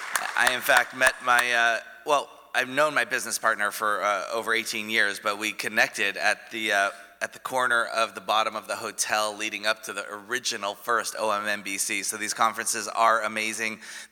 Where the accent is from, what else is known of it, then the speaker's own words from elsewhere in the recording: California, United States; now in Oregon, United States; I'm originally from the Bay Area of California. I moved up to Oregon about 15 years ago, so feel pretty Oregonian at this point.